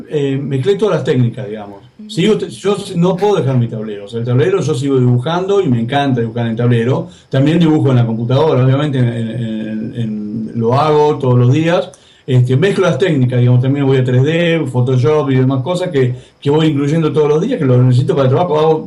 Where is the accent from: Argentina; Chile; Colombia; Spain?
Argentina; me quiero quedar acá en Argentina por lo menos, seguir apostando al cine latinoamericano y seguir apostando acá en mi país